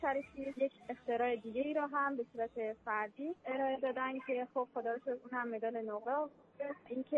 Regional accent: Mashhad, Razavi Khorasan, Iran; از مشهد، اصالتا از بامیان هستم.

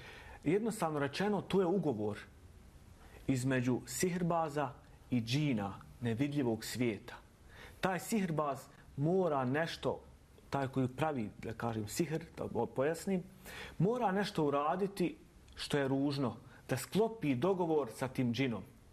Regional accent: Bosnia & Herzegovina

